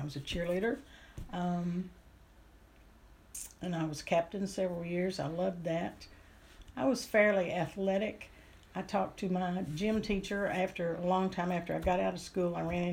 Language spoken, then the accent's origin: English; Knoxville, Tennessee, United States; also born or lived in Detroit, United States; I was born in 1949 in Knoxville, Tennessee.